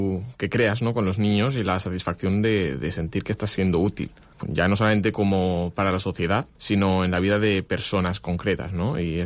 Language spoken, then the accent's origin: Spanish; Gandia, Valencian Community, Spain; now in Castellón, Spain; soy un chico de Gandía que estudia en Castellón